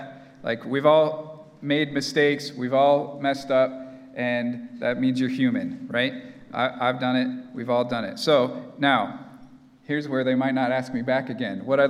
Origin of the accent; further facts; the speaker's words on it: Indiana, United States; So I grew up in Indiana. The beach at Lake Michigan was like an hour away